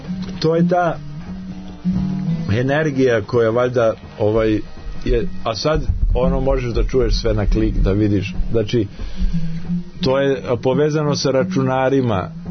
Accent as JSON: {"language": "Serbian", "town": "Aleksandrovac", "region": "Šumadija and Western Serbia", "country": "Serbia", "tie": "born there", "said": "ja sam rođen u Aleksandrovcu, u jednom malom gradu"}